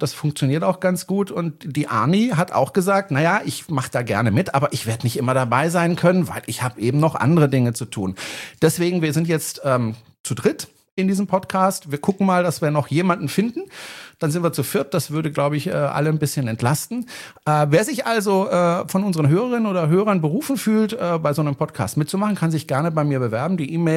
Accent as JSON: {"language": "German", "town": "Freiburg", "region": "Baden-Württemberg", "country": "Germany", "tie": "born or raised there", "said": "ich bin in den Bergen sozusagen aufgewachsen, also in Freiburg. Also ich bin jedes Wochenende mit meiner Oma im VW Käfer Cabrio in den Schwarzwald gefahren."}